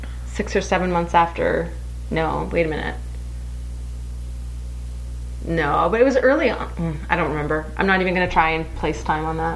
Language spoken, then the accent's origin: English; Canada; I'm Canadian, too. It's like a thing. It's the great Canadian shower.